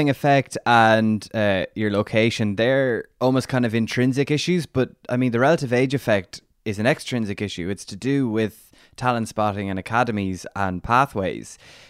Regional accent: Ireland; I was born in April, which meant I am late in the selection year for soccer in Ireland

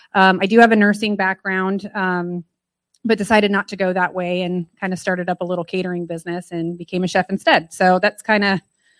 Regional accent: Gunnison, Colorado, United States; also born or lived in Houston, United States; I come from Gunnison, Colorado. And somewhere in the middle, we met in Houston back in 2004.

